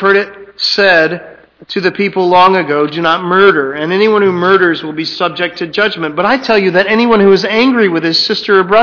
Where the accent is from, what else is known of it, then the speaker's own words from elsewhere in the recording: Texas, United States; This past week in the news, and perhaps it's a little bit because we're from Texas, but it was news everywhere.